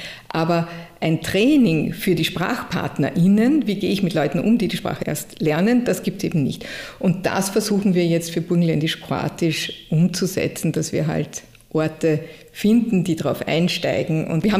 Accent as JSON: {"language": "German", "town": "Krems", "region": "Lower Austria", "country": "Austria", "said": "ich komme ja aus Krems, aus einer Kleinstadt und war dann viel in Wiener Schulen."}